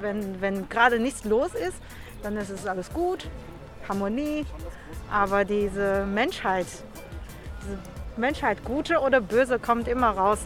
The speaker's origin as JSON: {"language": "German", "country": "China", "second_language": "German", "moved": "yes", "lives_now": "Germany", "said": "Also ich bin nicht Deutsche, ich komme aus China und jetzt seit 10 Jahren lebe ich in Deutschland."}